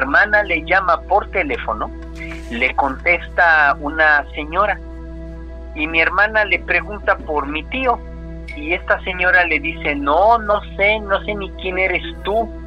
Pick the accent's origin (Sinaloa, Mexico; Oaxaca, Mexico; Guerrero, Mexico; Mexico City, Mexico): Mexico City, Mexico; De la Ciudad de México.